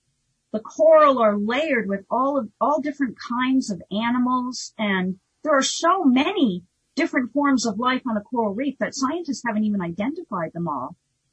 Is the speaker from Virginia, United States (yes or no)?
no; Vermont, United States; also born or lived in San Diego; I grew up in Vermont, so we were not on the coast, but we were on Lake Champlain.